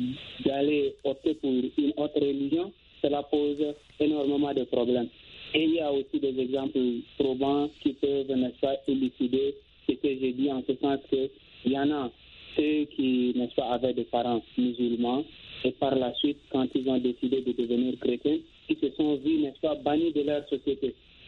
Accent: Chad; now in Russia; puisque je suis un tchadien en Russie

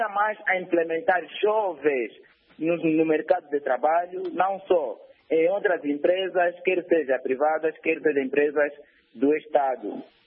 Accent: Angola; nós como angolanos

